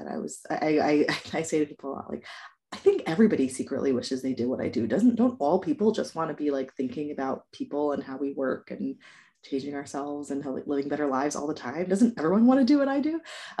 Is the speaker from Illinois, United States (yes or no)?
no; Queens, New York, United States; moved away as an adult; now in Israel; I'm from Queens, New York, born and bred.